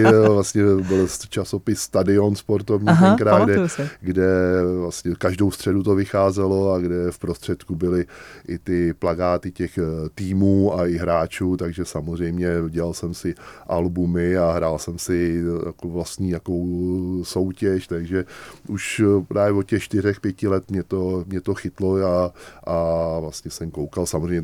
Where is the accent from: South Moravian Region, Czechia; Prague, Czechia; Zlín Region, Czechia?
Prague, Czechia; Tak musím říct, že jsem rodilý Pražák